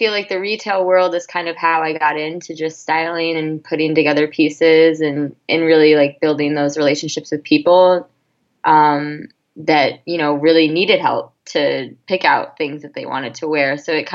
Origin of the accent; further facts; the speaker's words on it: Bowling Green, Ohio, United States; also born or lived in Toledo / Florida; Grew up in Ohio. I was born in Florida, but grew up in Ohio, Bowling Green specifically. Was there until about the fourth grade, and then I moved to Toledo, Ohio. So still stayed in Ohio until after high school.